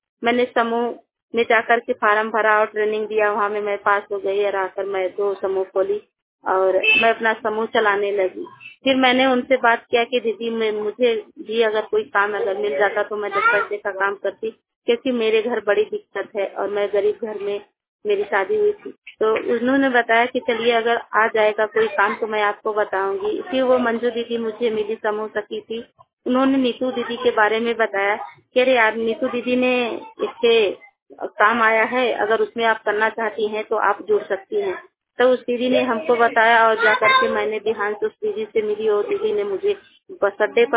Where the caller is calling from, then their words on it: Narkua, Uttar Pradesh, India; मैं गांव नरकुआ से बोल रही हूँ। मेरा जिला भदोही है, ब्लॉक औराई है।